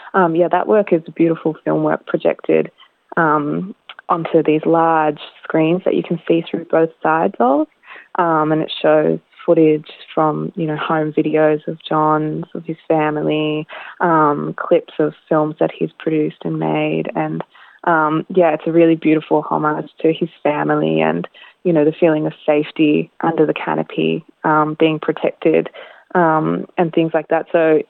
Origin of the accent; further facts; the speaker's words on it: Melbourne, Victoria, Australia; Yeah, so I'm a Tamburang woman. I grew up in Melbourne, but my country is in central Victoria.